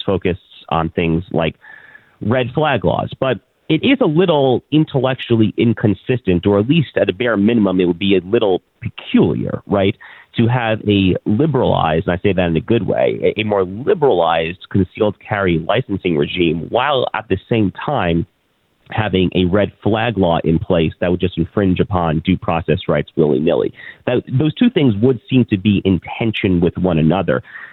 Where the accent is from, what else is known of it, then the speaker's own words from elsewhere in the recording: New York, United States; it sounds like you faced in my home state of New York.